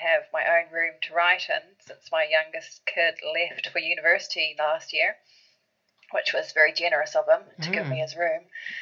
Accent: Auckland, New Zealand; moved away as an adult; I was born in Auckland, so right up the top of the country, and moved down to Dunedin when I finished school, and I've been in the South Island ever since.

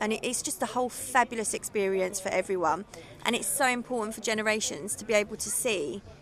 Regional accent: Heckington, East Midlands, United Kingdom; from Heckington.

